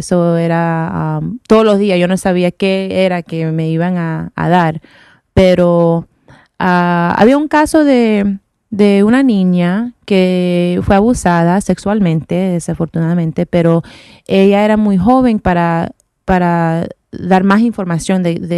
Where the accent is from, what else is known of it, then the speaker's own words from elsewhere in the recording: Washington, District of Columbia, United States; Yo nací aquí en Washington, D.C. Mi papá es cubano, mi mamá es de Nicaragua y me casé con un puertorriqueño, pues estoy bastante mezclada